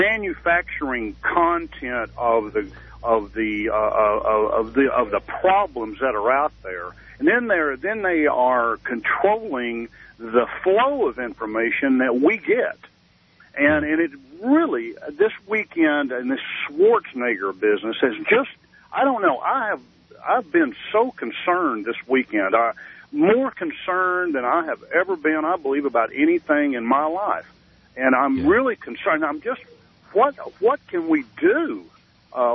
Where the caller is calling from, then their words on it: Rockford, Illinois, United States; I'm right outside of Rockford, Illinois, on listening on Sirius Radio.